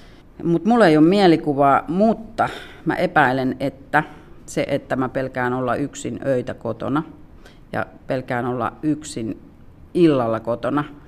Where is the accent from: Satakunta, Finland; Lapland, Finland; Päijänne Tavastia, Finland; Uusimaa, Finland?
Päijänne Tavastia, Finland; Padasjoki; also born or lived in Lahti / Jyväskylä; Mä oon Padassiolta kotosi ja mä muutin Lahteen aluksi. Sitten mä menin Jyväskylään opiskelemaan.